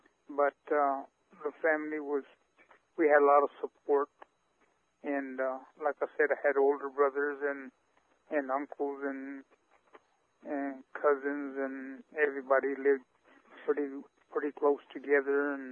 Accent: Clovis, United States; I was born here in Clovis in February 24th, 1949.

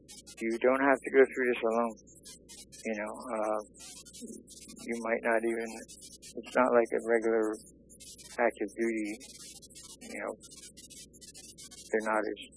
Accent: Philadelphia, Pennsylvania, United States; I mean, I'm from South Philly in an Irish neighborhood, you know?

